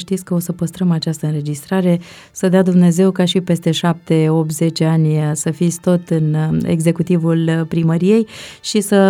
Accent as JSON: {"language": "Romanian", "town": "Drobeta-Turnu Severin", "region": "Mehedinți County", "country": "Romania", "said": "să nu ne mai fie rușine să spunem că suntem din Mehedinți, din Turnul Severin"}